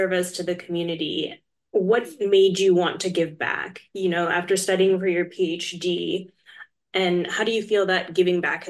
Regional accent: Dubai, United Arab Emirates; we grew up overseas. I grew up in Dubai and you grew up overseas.

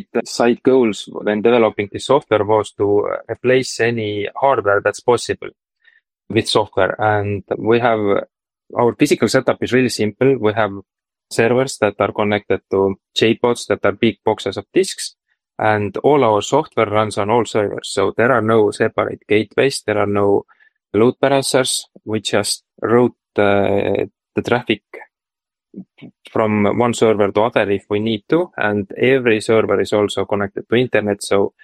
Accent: Estonia; I'm from Estonia

